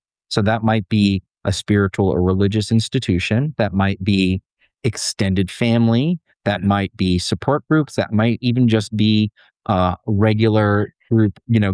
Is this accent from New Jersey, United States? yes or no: no; Portland, Oregon, United States; I'm from Portland, Oregon.